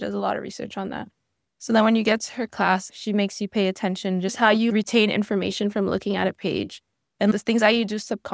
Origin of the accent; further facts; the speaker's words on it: Miami, Florida, United States; I'm from Miami, Florida, born and raised.